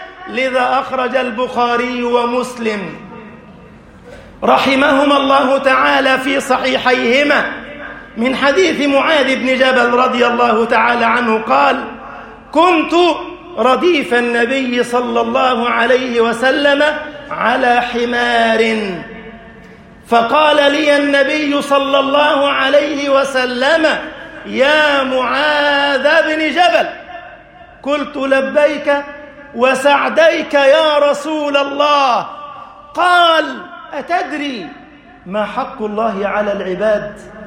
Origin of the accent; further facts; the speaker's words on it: Egypt; اللهم اجعل بلدنا مصر أمنا أمانا